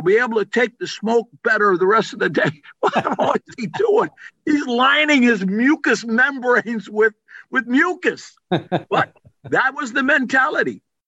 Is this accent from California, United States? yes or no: no; Wheaton, Illinois, United States; When I was a kid growing up in Wheaton, Illinois